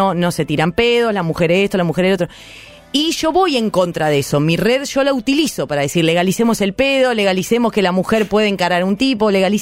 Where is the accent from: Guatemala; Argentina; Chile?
Argentina; Boulogne, Buenos Aires Province; Yo me crié con pibes en Boulogne, una piba de barrio.